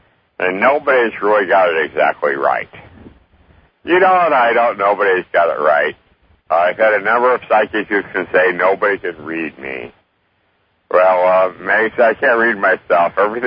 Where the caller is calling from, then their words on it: Melbourne Village, Florida, United States; I'm calling from Melbourne Village, Florida.